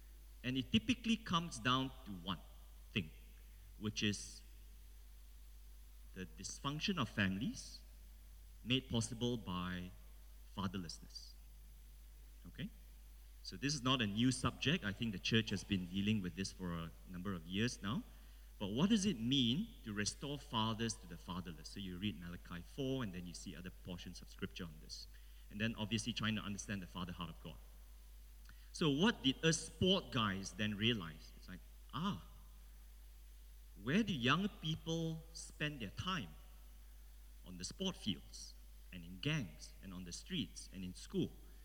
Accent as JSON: {"language": "English", "country": "Malaysia", "said": "So my wife is Malaysian. I'm also Malaysian and Malaysian Chinese. So our great-grandfathers came from mainland China, lived in Malaysia."}